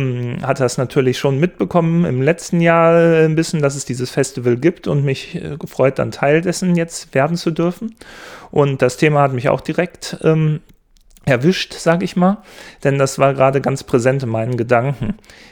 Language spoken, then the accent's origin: German; Essen, North Rhine-Westphalia, Germany; Ich komme auch aus Essen, genau